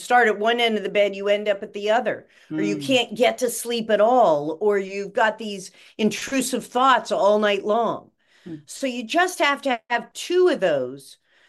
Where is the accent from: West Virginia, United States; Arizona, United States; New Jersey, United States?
West Virginia, United States; And I grew up in West Virginia where we did send the canaries into the coal mines.